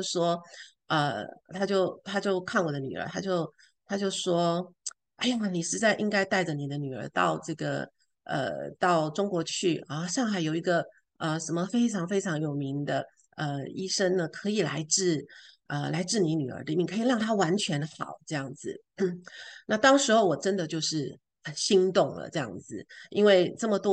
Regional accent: Taiwan; 因为呢，我是从台湾来的

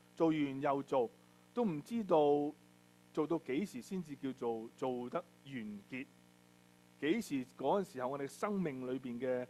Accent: China; 係所以其實係可能並唔係好似我哋中國人講話人死如燈滅咁啦嚇。

